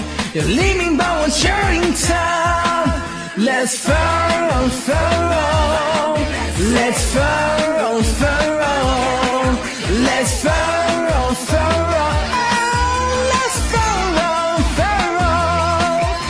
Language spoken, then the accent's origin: Chinese; Shandong, China; 山东的。